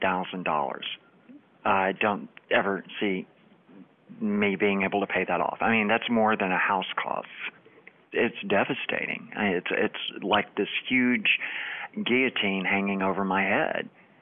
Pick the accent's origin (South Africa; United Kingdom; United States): United States; Houston, Texas; from Houston, Texas. I'm 52.